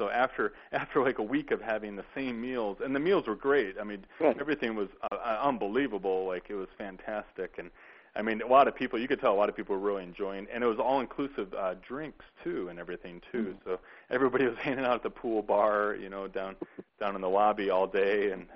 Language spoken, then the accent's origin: English; United States; And I, as being an American, I never heard really much about what an all-inclusive vacation is